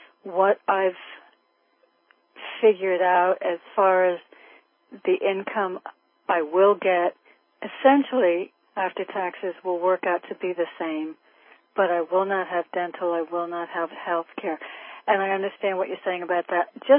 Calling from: Connecticut, United States; I'm in Connecticut. It's the first time I'm talking to you.

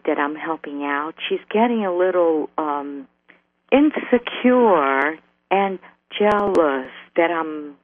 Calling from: New Jersey, United States; New Jersey.

